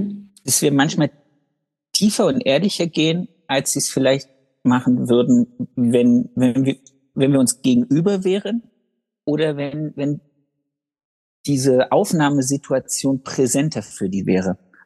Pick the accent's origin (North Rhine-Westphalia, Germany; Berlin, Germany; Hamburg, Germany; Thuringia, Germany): Thuringia, Germany; Oder ja, ist das nur Masson, bei uns in Thüringen?